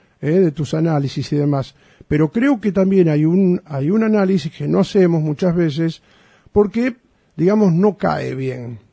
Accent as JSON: {"language": "Spanish", "country": "Argentina", "said": "Somos los argentinos también, somos un poco la sociedad, nosotros mismos, ¿no?"}